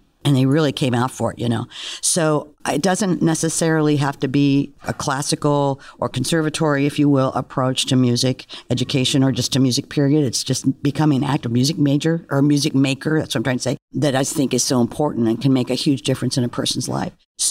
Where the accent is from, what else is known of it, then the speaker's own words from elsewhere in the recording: Las Vegas, Nevada, United States; I'm from Las Vegas, and we've been developing music programs out there for years and years